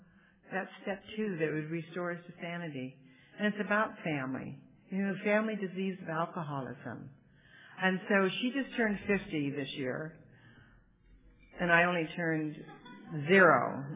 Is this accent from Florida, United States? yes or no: no; Chicago, Illinois, United States; born there; I was born in a family, you know, from Wisconsin. In Chicago, I was born in Chicago